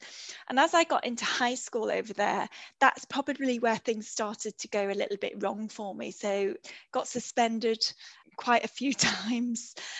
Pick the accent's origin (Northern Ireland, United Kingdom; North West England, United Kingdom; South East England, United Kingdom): North West England, United Kingdom; Liverpool; writing for Brookside and stuff like that, which as a Scouser, that's your pinnacle.